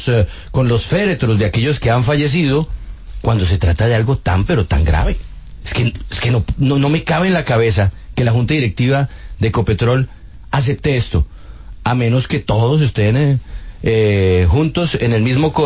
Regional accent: Colombia; que en este caso pues somos todos los colombianos.

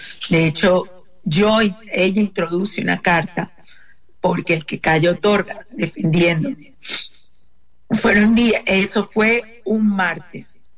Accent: Venezuela; yo soy franco-venezolana. Yo no solamente soy venezolana, yo soy francesa.

